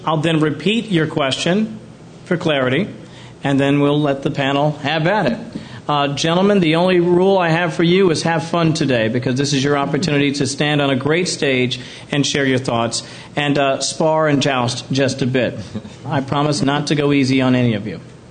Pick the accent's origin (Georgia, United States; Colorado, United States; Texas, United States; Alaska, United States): Colorado, United States; Boulder; I am from Boulder, Colorado, and those of you who are familiar with the West, you probably know what a beautiful, crisp, clean, great city that is.